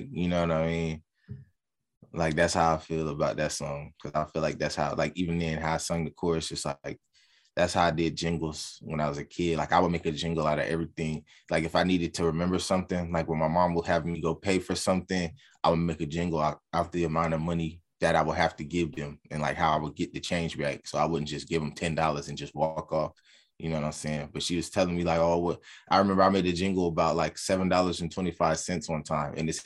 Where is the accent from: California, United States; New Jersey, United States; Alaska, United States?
California, United States; I'm from the Bay Area.